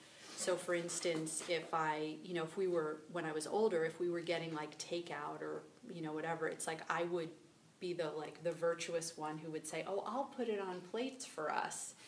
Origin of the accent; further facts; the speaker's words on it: Manhattan, New York, United States; moved away as an adult; in the 70s when I was born, and I grew up in Manhattan and lived there until 7 years ago.